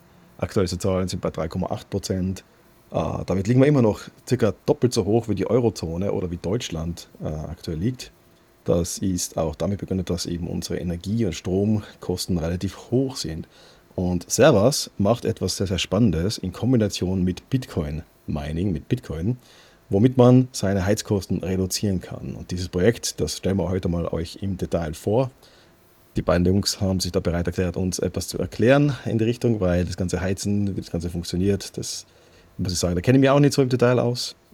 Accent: Tyrol, Austria; ich bin ja aus Tirol eigentlich

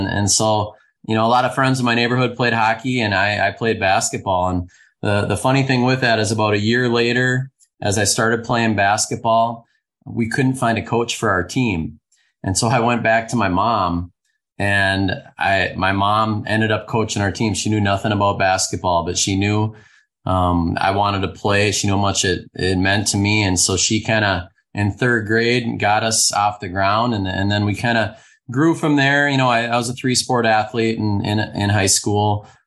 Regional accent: Minnesota, United States; Yeah, well, I grew up in the Twin Cities area, the home of hockey.

